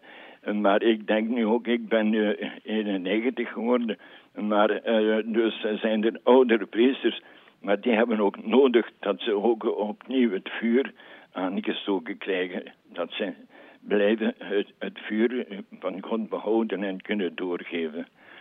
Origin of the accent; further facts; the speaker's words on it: Alken, Flanders, Belgium; Maar ik ben dan van Alken